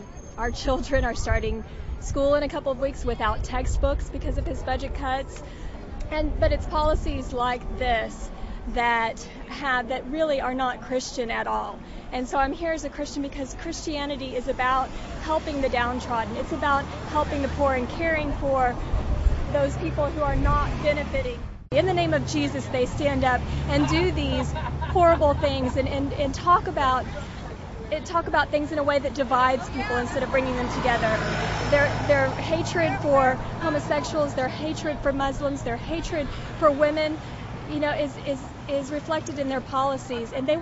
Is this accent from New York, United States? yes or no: no; San Antonio, Texas, United States; I'm from San Antonio.